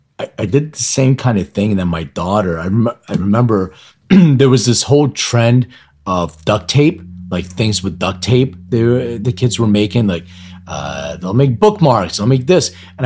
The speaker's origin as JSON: {"language": "English", "town": "Philadelphia", "region": "Pennsylvania", "country": "United States", "tie": "born or raised there", "said": "my parents still live in the same house I grew up in Philly"}